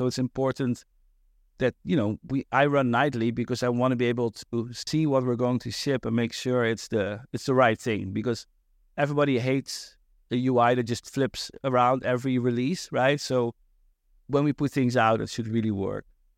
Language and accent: English; Netherlands; now in Brooklyn, United States; I'm from the Netherlands. I live in Brooklyn.